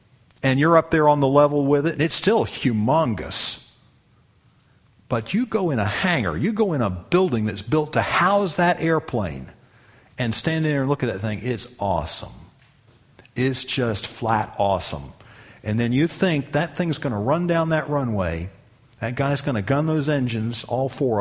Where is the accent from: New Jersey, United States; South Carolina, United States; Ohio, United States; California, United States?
South Carolina, United States; Charleston; See, because I grew up in Charleston where they had the C-5 Galaxies.